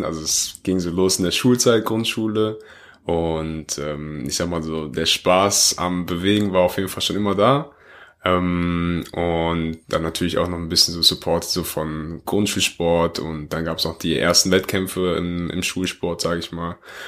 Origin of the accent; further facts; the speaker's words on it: Oberhausen, North Rhine-Westphalia, Germany; es gab so ein Schuhwettlauf bei uns in Oberhausen, also das ist da, wo ich halt herkomme.